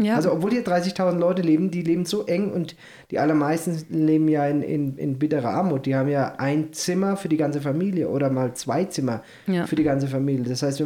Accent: Mosbach, Baden-Württemberg, Germany; wir sind in Moosbach auch in der Stadt groß geworden.

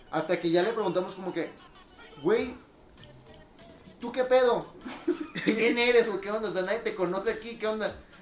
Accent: Mexico; Para nosotros como sociedad mexicana, cualquier puta excusa es buena para pistear.

